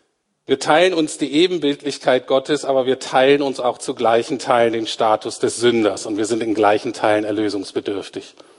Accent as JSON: {"language": "German", "country": "Germany", "said": "Da sind wir Deutsche ja ganz weit vorne."}